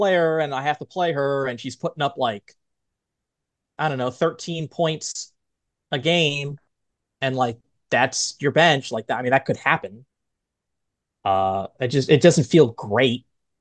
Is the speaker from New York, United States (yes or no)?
yes; Long Island, New York, United States; But I'm from New York, Long Island.